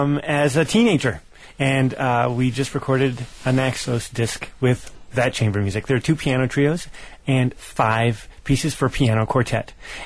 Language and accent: English; Northwest, United States; I'm from the Northwest.